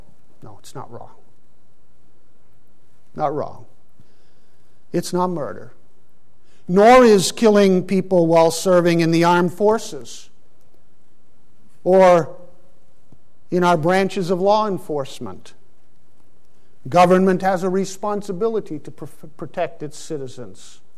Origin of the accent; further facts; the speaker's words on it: Pakistan; there was in the 1960s when I grew up in Pakistan.